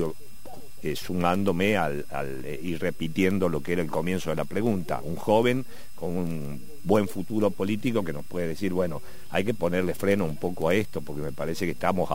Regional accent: Tucumán, Argentina; yo soy tucumano, no cordobés

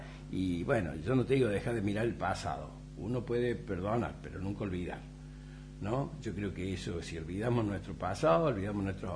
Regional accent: Argentina; No somos Estados Unidos, no somos Europa, somos la Argentina.

